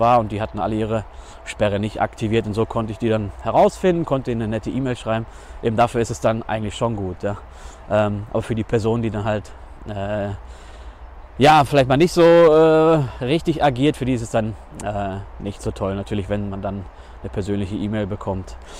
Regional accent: North Rhine-Westphalia, Germany; bin ich ganz anderes gewohnt aus meiner Heimat in Nordrhein-Westfalen.

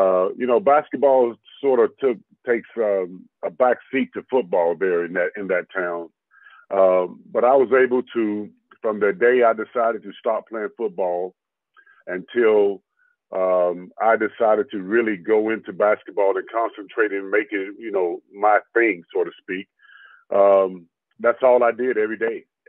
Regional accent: Carrollton, United States; growing up in Carrollton is a small town.

